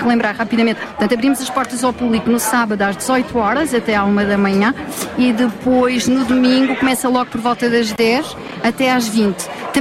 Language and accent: Portuguese; Portugal; como bons portugueses